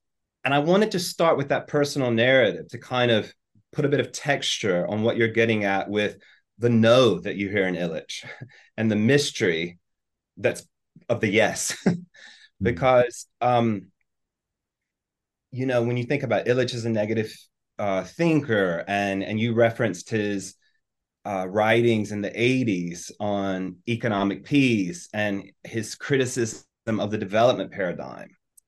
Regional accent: United States; as an American missionary in Brazil

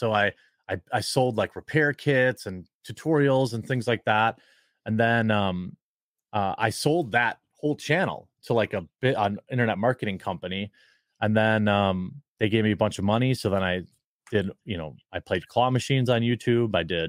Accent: Wisconsin, United States; Fourth generation American. Parents came from Poland and Germany, like many people in Wisconsin. Grandparents were bread makers and bakers and stuff like that. And, I've been in Wisconsin my whole life.

